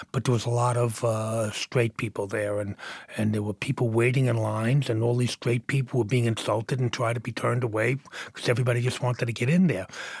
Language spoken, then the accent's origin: English; Brooklyn, New York, United States; I lived in New York. It was very provincial. I grew up in Brooklyn